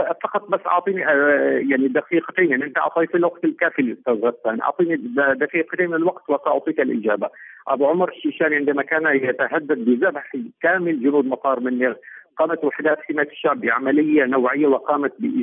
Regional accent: Syria; وأن نعود نحن كسوريين يدا واحدة

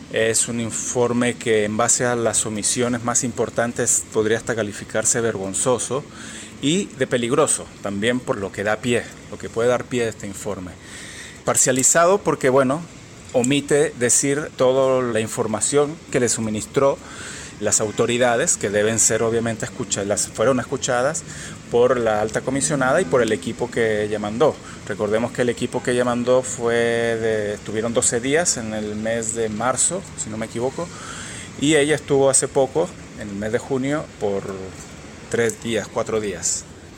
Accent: Chile; now in Venezuela; Soy, bueno, chileno, pero vivo aquí en Venezuela hace ya más de 10 años.

